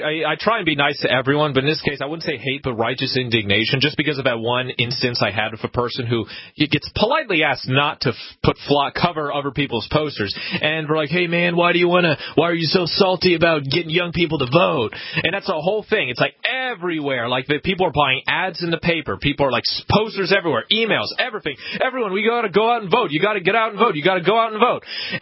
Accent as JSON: {"language": "English", "town": "Hanover", "region": "New Hampshire", "country": "United States", "tie": "born or raised there", "said": "I remember in my hometown, Hanover, New Hampshire, the city passed, full 100% renewable by 2050"}